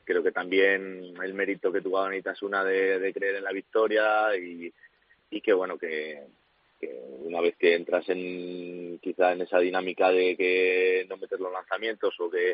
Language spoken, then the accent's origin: Spanish; Valladolid, Castile and León, Spain; born there; moved away; Yo nací en Valladolid, aunque ya llevo muchos años fuera de allí, pero bueno, también es tu tierra, tienes gente allí que va a verte